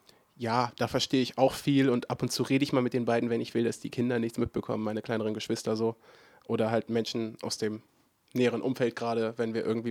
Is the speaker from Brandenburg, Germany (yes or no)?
no; Oldenburg, Lower Saxony, Germany; born there; Also ich bin geboren in Oldenburg, 93er Jahrgang, derzeit 26 Jahre alt.